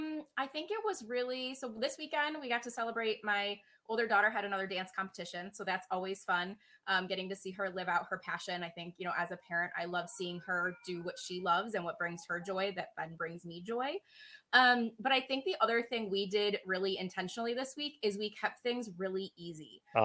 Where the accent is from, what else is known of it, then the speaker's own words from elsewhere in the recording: Rochester, United States; clearly I'm from Rochester, as we've talked about.